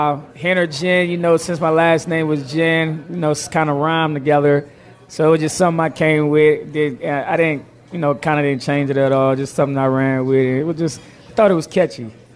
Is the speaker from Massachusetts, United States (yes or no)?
no; Orangeburg, South Carolina, United States; right there in my hometown, South Carolina, Orangeburg, South Carolina.